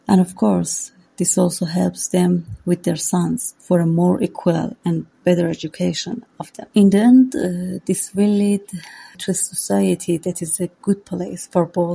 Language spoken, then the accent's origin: English; Iran; English is a second language; from Iran.